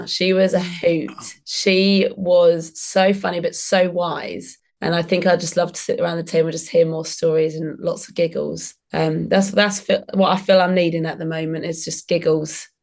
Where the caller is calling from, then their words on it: Brighton, South East England, United Kingdom; I am in sunny Brighton, along the coast from Jane.